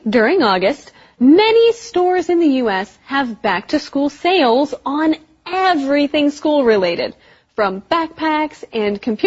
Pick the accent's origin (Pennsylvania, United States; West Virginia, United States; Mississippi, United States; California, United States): West Virginia, United States; Well, I am from West Virginia, which is a state that doesn't have a back-to-school tax holiday. But we lived close enough to Virginia that it was worth it to drive there.